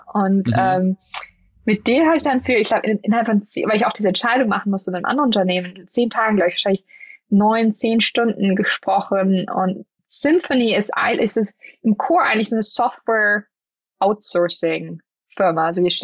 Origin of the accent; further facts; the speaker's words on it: Germany; ich weiß noch als Kind in Deutschland